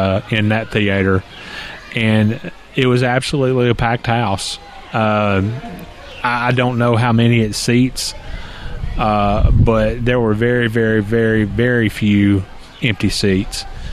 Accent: North Carolina, United States; I did a couple of showings in my hometown in North Carolina that were very well received.

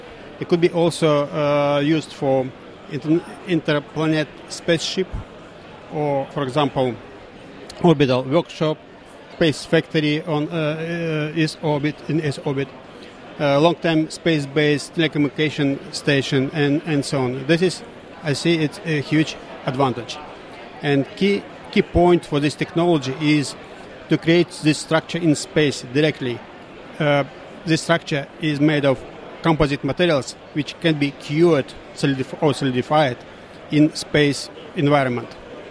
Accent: Russia; English is a second language; moved away as an adult; also born or lived in Sydney; I'm originally from Russia, but I spent 13 years in Sydney University as senior researcher.

